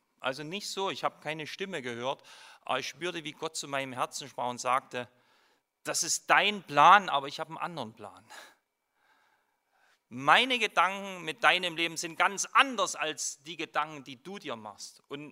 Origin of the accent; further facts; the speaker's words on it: East Germany, Germany; Ich bin in der DDR groß geworden als Christ